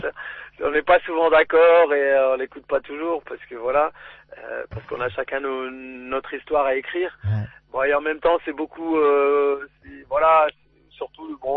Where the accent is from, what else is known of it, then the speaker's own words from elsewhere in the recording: France; on est nés en France, on a grandi en France.